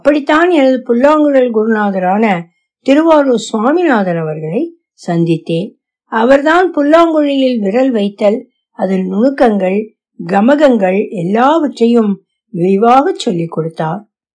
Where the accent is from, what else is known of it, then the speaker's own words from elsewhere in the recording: Chettikulam, Tamil Nadu, India; என் சொந்த ஊர் பெரம்பலூர் மாவட்டத்தில் உள்ள செட்டிக்குளம் கிராமம்.